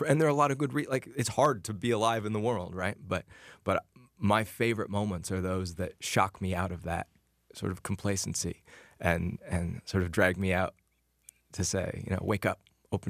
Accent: Ames, Iowa, United States; Well, so I grew up in Ames, Iowa, and one of the advantages of that is as a young magician, I was the only act in town.

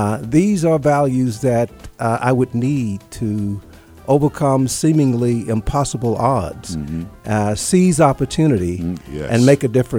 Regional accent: Georgia, United States; It's been a long journey from the cotton fields of Coweta County and from the background that I grew up in the Jim Crow South.

